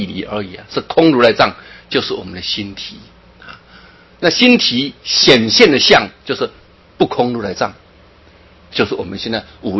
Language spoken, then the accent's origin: Chinese; Taiwan; 我小时候真的日子过得很苦，我们乡下长大，对吧？光复那一年生的，